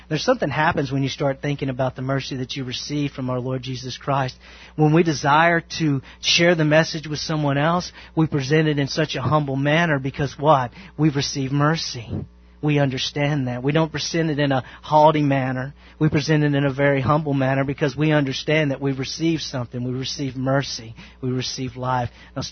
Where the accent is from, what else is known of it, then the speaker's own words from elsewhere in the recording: Mount Vernon, Texas, United States; I grew up in the South. I grew up in rural East Texas, Mount Vernon, Texas.